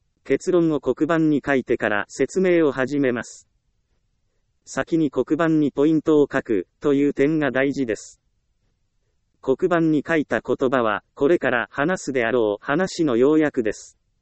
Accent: Ehime, Japan; 私は愛媛県出身ですから、みかんで有名なことを知っていますが、

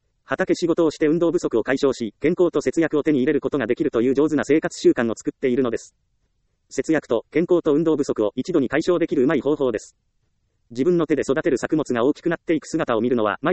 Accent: Iyo, Ehime, Japan; 私の実家は愛媛県の伊予市という田舎の地域にあります。実家の周りは田んぼや畑だらけです。

